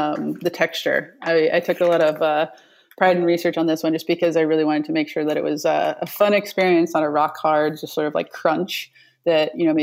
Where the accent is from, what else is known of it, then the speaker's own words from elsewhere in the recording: New England, United States; So we're from New England and we figured we'd put a little bit of that, New England flair in there with the cranberry bogs.